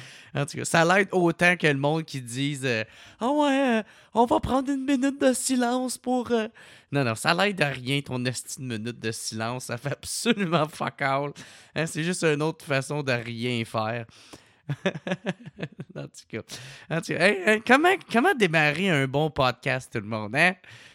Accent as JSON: {"language": "French", "town": "Gatineau", "region": "Quebec", "country": "Canada", "said": "moi, je viens de Gatineau"}